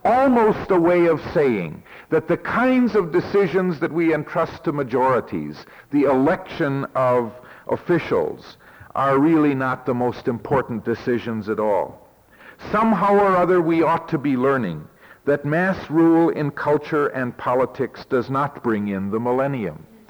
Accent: Ohio, United States; I hope it's not only because I come from Ohio that I am pessimistic about public education.

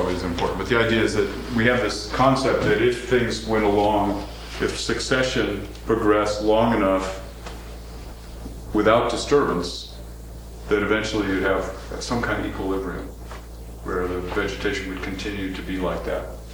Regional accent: New England, United States; I grew up in New England

